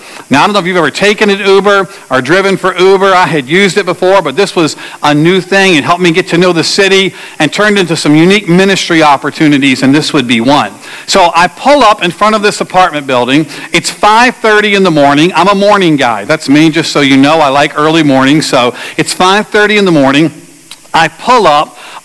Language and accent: English; Virginia, United States; moved away as an adult; also born or lived in Yonkers, New York; I grew up in Virginia.